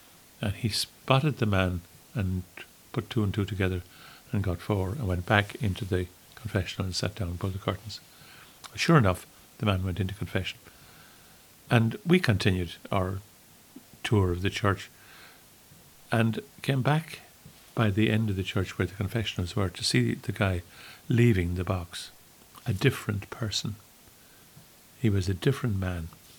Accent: Ballinamore, Connacht, Ireland; there was plenty to do for a young lad growing up in Ballinamore.

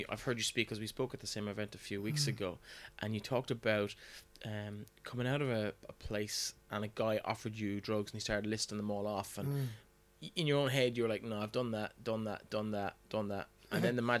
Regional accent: Ireland; she heard the Irish accent, she goes, where are you from? I said, I'm Irish.

